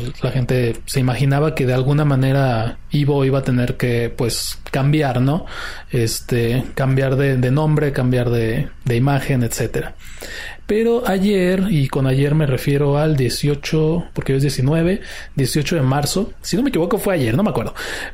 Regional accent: Mexico; si es importante para nosotros como mexicanos

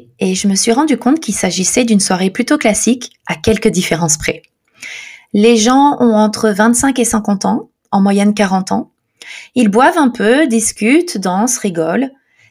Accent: France; now in Japan; j'ai 33 ans et je suis célibataire. Je suis française mais je vis au Japon.

